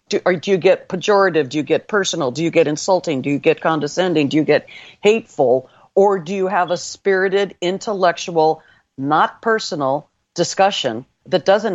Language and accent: English; United States; And I am a Republican, but I'm American.